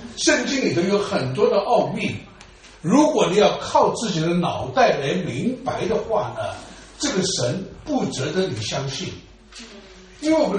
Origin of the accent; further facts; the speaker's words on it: China; 只不过我们中国人翻译圣经呢就把这个百姓换成了子民 children 了